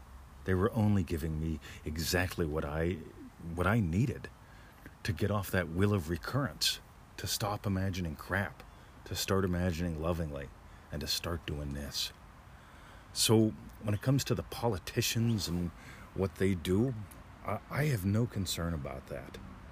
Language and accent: English; United States; I'm an American living in the U.S.